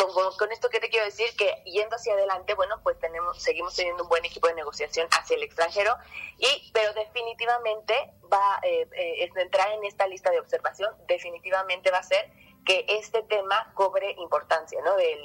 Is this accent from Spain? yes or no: no; Mexico; Creo que no vamos a, como mexicanos, no vamos